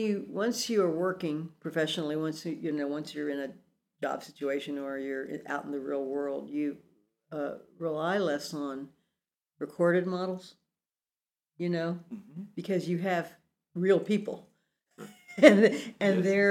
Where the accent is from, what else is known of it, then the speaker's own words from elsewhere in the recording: Corpus Christi, Texas, United States; You know, I'm still like that little kid growing up in Corpus Christi, Texas.